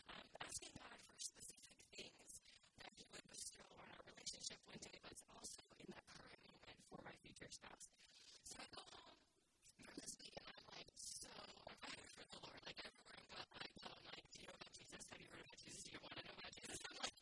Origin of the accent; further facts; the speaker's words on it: Colorado, United States; I'm originally from Colorado. I spent my first year of college at home in Colorado